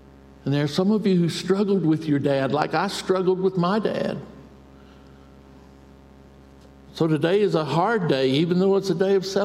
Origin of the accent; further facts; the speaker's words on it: Milledgeville, Georgia, United States; I grew up in Milledgeville, Georgia. Any of you know Milledgeville?